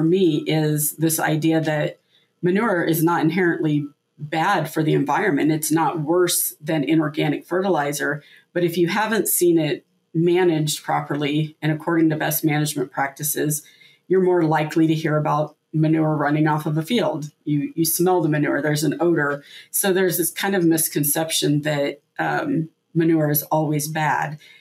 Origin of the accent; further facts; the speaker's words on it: Iowa, United States; I grew up in Southeast Iowa, not in a farming family, but around my grandpa and my uncle who farmed.